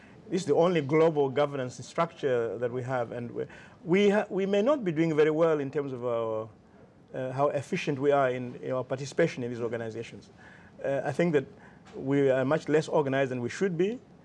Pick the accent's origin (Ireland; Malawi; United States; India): Malawi; I'm from Malawi